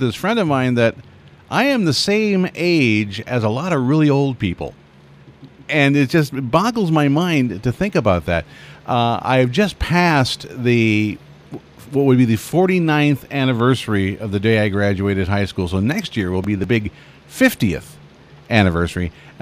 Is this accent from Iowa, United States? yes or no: yes; Clinton, Iowa, United States; my hometown being Clinton, Iowa, right on the Mississippi River.